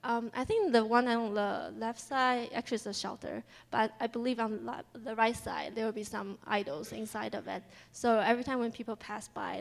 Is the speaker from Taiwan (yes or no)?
yes; Nantou County, Taiwan; now in United States; Okay, so this is where I'm from. I'm from Taiwan. And from the central, the orange part, so it's kind of small, but it's called Nantou. And it's surrounded by mountains.